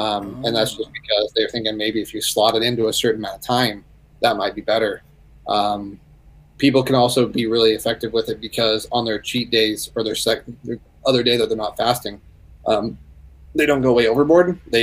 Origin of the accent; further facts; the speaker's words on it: United States; They don't eat like we do as an American, right?